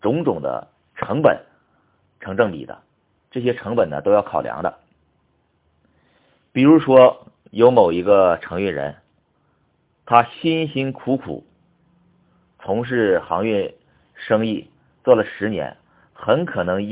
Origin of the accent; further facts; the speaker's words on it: Hangzhou, Zhejiang, China; 我是杭州的